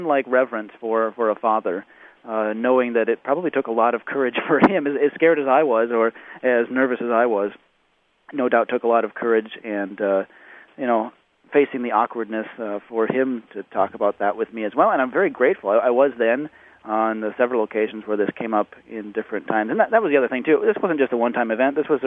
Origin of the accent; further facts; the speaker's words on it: Oregon, United States; And growing up in Oregon, this was really easy.